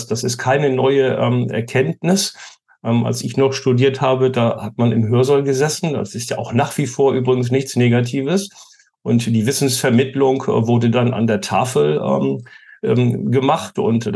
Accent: Kiel, Schleswig-Holstein, Germany; born there; ich bin Nordlicht. Ich weiß nicht, ob man das noch hört. Ich bin in Kiel geboren und habe dort an der Christian-Albrechts-Universität Betriebswirtschaftslehre studiert

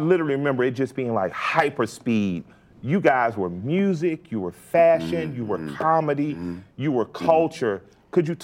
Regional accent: Atlanta, Georgia, United States; I'm from Atlanta. I didn't even have three white teachers my whole life.

